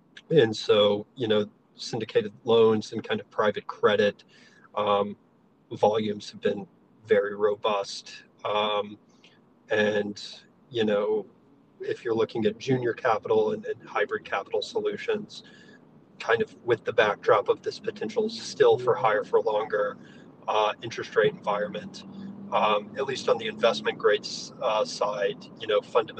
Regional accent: South Carolina, United States; Like I'm in South Carolina, my home state

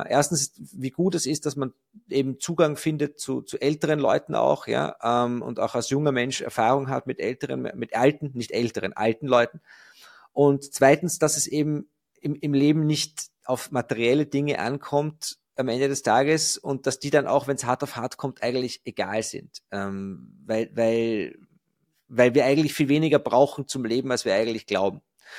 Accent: Austria; die Lage bei uns in Österreich auch noch um einiges entspannter ist als in Deutschland nördlich des Weißwurst-Äquators.

